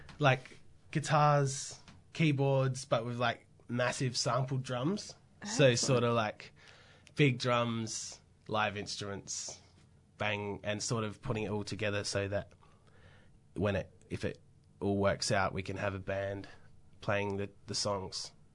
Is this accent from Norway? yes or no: no; Australia; I'm white and I'm Maori and I'm Australian and I'm, you know, got those ties to the homeland.